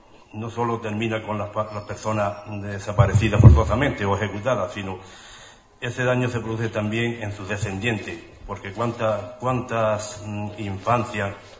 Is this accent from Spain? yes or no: yes; Valverde del Camino, Andalusia, Spain; yo soy de Valverde, y en Valverde desde siempre, desde que nací, he conocido esta historia.